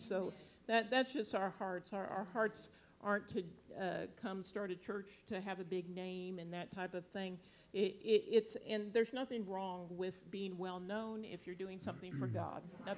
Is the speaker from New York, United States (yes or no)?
no; Kansas City, Kansas, United States; also born or lived in Missouri; I grew up in Kansas City, Shawnee Mission, Kansas, Miriam. Yeah. But we were on the Missouri side as well for a period.